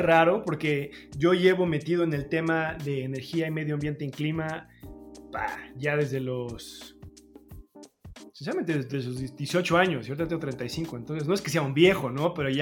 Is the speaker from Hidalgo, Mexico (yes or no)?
no; Mexico City, Mexico; Yo soy del DF, de la Ciudad de México. Es una ciudad gigantesca, entonces era muy obvio para mí, ¿no?